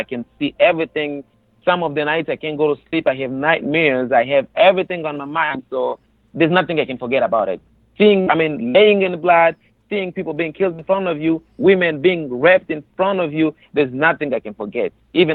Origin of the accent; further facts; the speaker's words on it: Tanzania; also born or lived in Congo; now in United States; I grew up in a neighboring country. I grew up in Tanzania. It's a neighboring country, in a camp, refugee camp. I've been there for all this time.